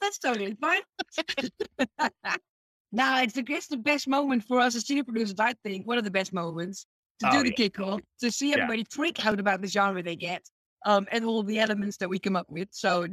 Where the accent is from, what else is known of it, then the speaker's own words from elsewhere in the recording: Netherlands; English is a second language; I'm from the Netherlands